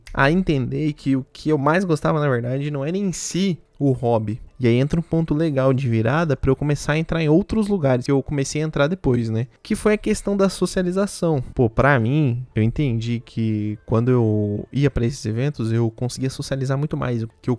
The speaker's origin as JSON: {"language": "Portuguese", "town": "Londrina", "region": "Paraná", "country": "Brazil", "tie": "born or raised there", "also_born_or_lived": "Brasília", "said": "Sou de Brasília. Vim para Londrina e desde moleque eu era o nerdão."}